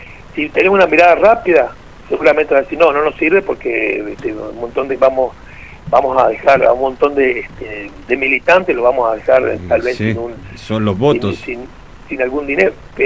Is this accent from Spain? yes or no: no; Argentina; El problema somos los argentinos